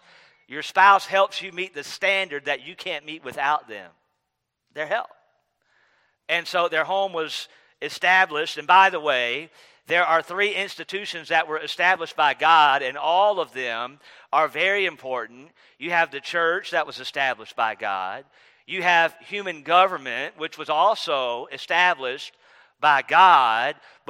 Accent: North Carolina, United States; born there; I'm a Carolina Panther fan. I was born in North Carolina

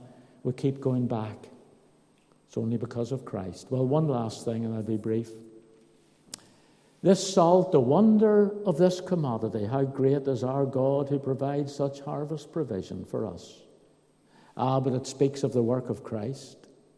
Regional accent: Belfast, Northern Ireland, United Kingdom; I grew up in Belfast, although I was a Blue man.

